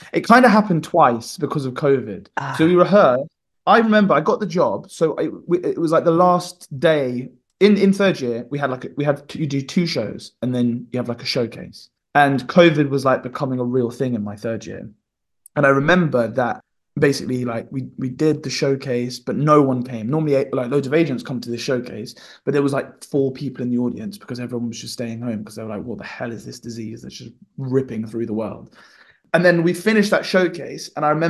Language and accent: English; East of England, United Kingdom; accent: Suffolk; I mean, where I'm from, it's proper Suffolk vibes. So there's a really, really, you should go and Google the Suffolk dialect. So obviously I grew up with that, but then all of my family, like most of my family live in Essex, and then a load of my family live in Warrington up in north near Manchester.